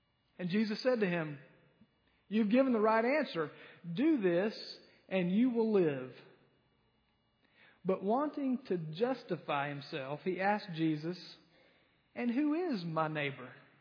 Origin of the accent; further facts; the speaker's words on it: Lyman, South Carolina, United States; I grew up, as you well know, I've referenced my hometown quite a bit. I grew up in Lyman, and I went to James F. Burns High School.